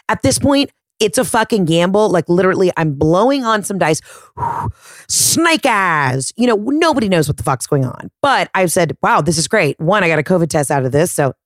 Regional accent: Atlanta, Georgia, United States; yo, I'm a comic from Atlanta.

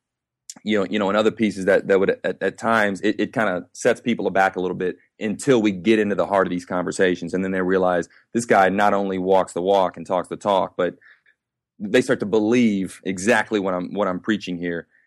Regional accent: Evansville, Indiana, United States; I'm from Evansville, Indiana. I'm from the south side of Evansville, Indiana. I grew up in a you know, in a working class neighborhood

